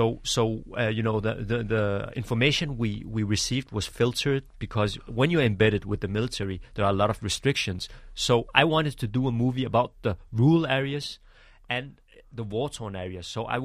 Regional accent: Denmark; So I tell them that I'm actually from Denmark, and then they start to regard me as a foreigner, actually.

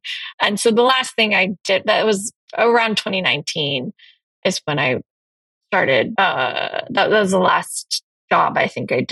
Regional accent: Los Angeles, California, United States; Well, I grew up in Los Angeles.

